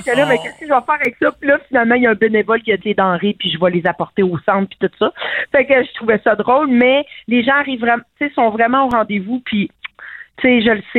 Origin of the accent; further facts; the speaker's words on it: Gatineau, Quebec, Canada; Moi, je suis originaire de Gatineau, fait que je viens souvent en Outaouais pour fêter Noël.